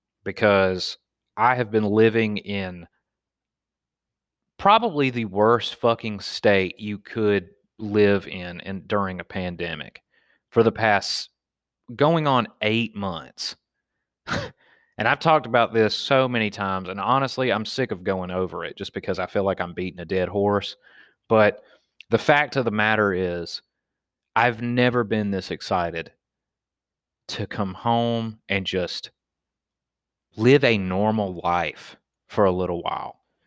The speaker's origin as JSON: {"language": "English", "town": "Wetumpka", "region": "Alabama", "country": "United States", "tie": "born or raised there", "said": "me growing up in Wetumpka, Alabama, and, you know, like, no, I'm a fucking Crip, bruh. I'm from the streets. It's like, dude, you're from a fucking dirt road, Jack."}